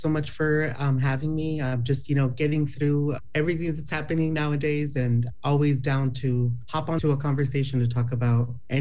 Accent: Los Angeles, California, United States; now in Portland, United States; And I grew up in Los Angeles area half of my life, born and raised, and this other half over here in the Portland metro area.

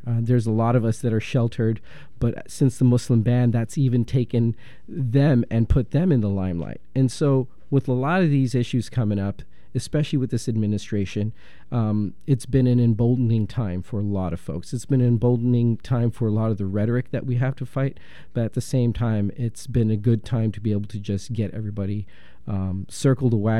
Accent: Los Angeles, California, United States; I grew up in Los Angeles, there was a lot of color, a lot of diversity, a lot of problems that took place in Los Angeles, but a lot of inaccessibility.

